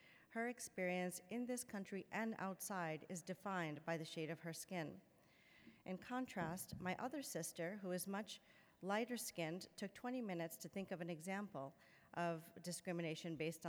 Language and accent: English; New York, United States; also born or lived in India; I was born in India but grew up in New York. How old were you when you came to the US? I was almost two.